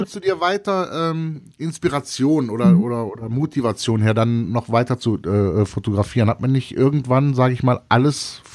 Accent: Cologne, North Rhine-Westphalia, Germany; Ich bin Kölner. Zweitens wohne ich mitten im, ich glaube, im einzigen deutschen Sternenpark.

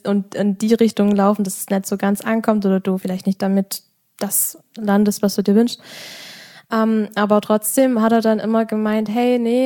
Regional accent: Saxony, Germany; So ist es bei uns im Erzgebirge.

